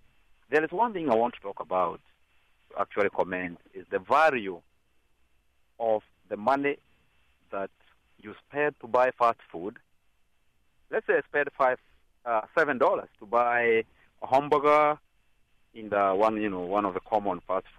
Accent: Kenya; I'm from a country called Kenya.

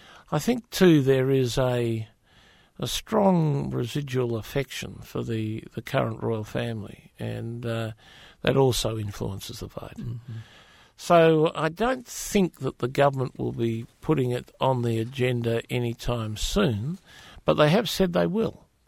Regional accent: Western Australia, Australia; areas of my home state of Western Australia

